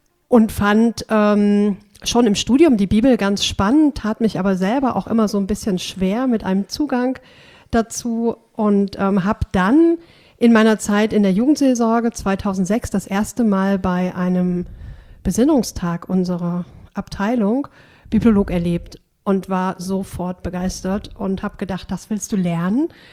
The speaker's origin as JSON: {"language": "German", "town": "Grimma", "region": "Saxony", "country": "Germany", "tie": "born or raised there", "lives_now": "Cologne, Germany", "said": "ich komme gebürtig aus dem Bistum Dresden-Meißen, bin in Grimma aufgewachsen, das ist in der Nähe von Leipzig, bringe also durchaus auch die Diaspora-Erfahrung mit, habe dann in Bayern in Eichstätt studiert und bin dann in der Partnerdiözese von Dresden-Meißen eben in Köln gelandet"}